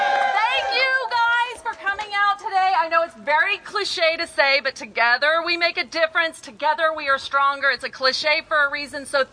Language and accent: English; Texas, United States; now in Coshecton, United States; But I am from Texas. And just a little intro about my childhood. I will spare you all the traumatic details of my childhood, but I did grow up quite poor.